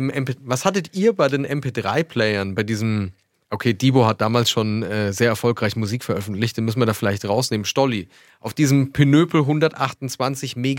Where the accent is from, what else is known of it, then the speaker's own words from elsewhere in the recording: Schweinfurt, Bavaria, Germany; Die Jungs, die vor 13 Jahren die Slip-on-Vans bei uns in Schweinfurt in die Klassenzimmer gebracht haben